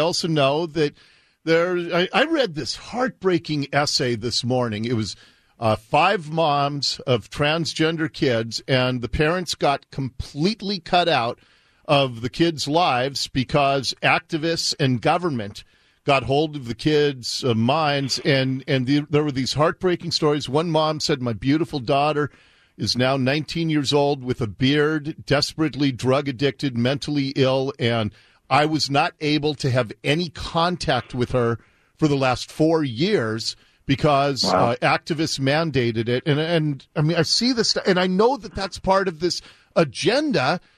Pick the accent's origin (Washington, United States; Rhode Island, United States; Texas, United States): Washington, United States; Seattle; I mean, I grew up here in Seattle. I've watched the evolution of our state.